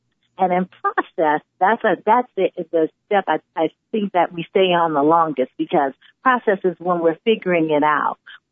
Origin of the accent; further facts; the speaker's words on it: New Orleans, Louisiana, United States; So because I'm from New Orleans, born and raised, gumbo is in my DNA.